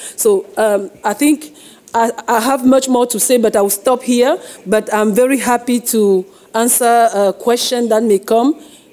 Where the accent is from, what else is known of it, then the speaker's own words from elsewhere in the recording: Cameroon; I am from Cameroon, an African woman standing in front of you